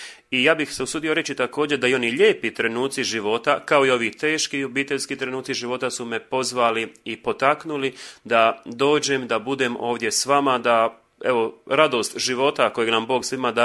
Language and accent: Croatian; Žeževica, Split-Dalmatia County, Croatia; rodom sam iz Žeževice, za vaše slušatelje koji ovdje žive na ovom području, možda malo bolje da približim, dakle, mjesto koje sada pripada općini Šestanovac, nekada je bila to općina Omiš